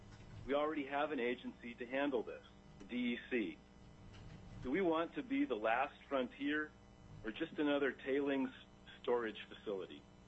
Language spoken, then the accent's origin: English; Alaska, United States; born there; I was born in Alaska, and now I live in Sitka.